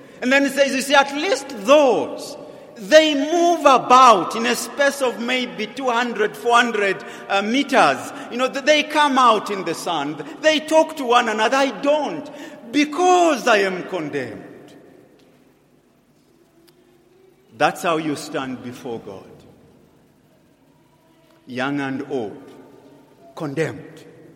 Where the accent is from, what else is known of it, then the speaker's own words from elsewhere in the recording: Kabwe, Central Province, Zambia; I come from Kabwe, as many of you have heard, and that's where we have the maximum prison